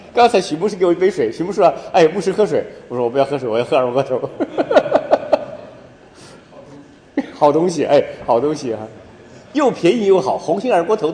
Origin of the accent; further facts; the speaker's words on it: China; 咱们中国经历了长久长久的一些苦难的日子，终于我们中国人呢